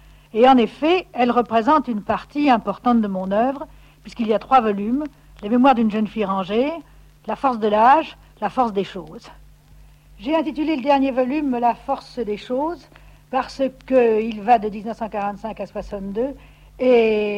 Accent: Paris, Île-de-France, France; born there; Je suis née à Paris le 9 janvier 1908 à 4h du matin. Mon enfance a été typiquement celle d'une jeune bourgeoise française de famille modeste.

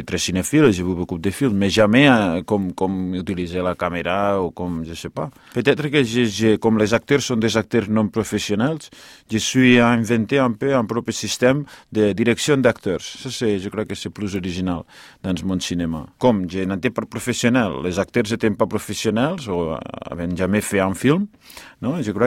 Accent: Banyoles, Catalonia, Spain; born there; French is a second language; j'habite à la campagne et peut-être que là, je suis né à Vagnoles, au nord, à côté de la frontière avec la France. Je suis né à côté de Dalí, où était né Dalí.

